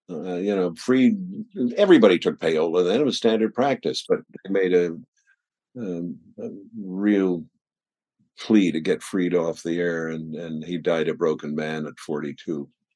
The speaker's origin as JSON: {"language": "English", "town": "Brooklyn", "region": "New York", "country": "United States", "tie": "born or raised there", "lives_now": "New Jersey, United States", "said": "I was born in Brooklyn, lived there till I was 9, and in 1951 we moved across the bridge to Jersey."}